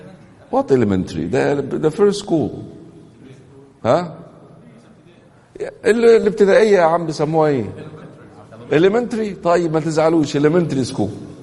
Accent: Egypt; when I was in school, growing up in Egypt, I remember the teacher would write the Hijri date to the right of the board

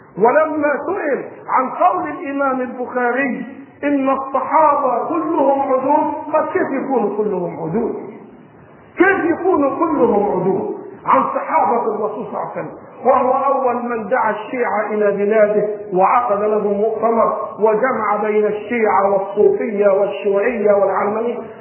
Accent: Egypt; في بلادنا مصر

